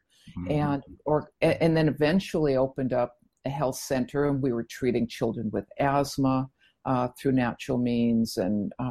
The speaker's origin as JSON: {"language": "English", "town": "Boston", "region": "Massachusetts", "country": "United States", "also_born_or_lived": "Mexico", "said": "And as you can tell, I'm from Boston."}